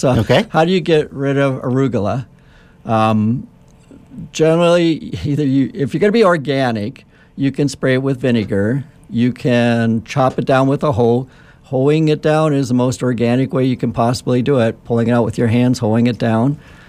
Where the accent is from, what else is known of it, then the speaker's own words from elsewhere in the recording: Minnesota, United States; I'm from Minnesota originally, and we grew marigolds up there in the summer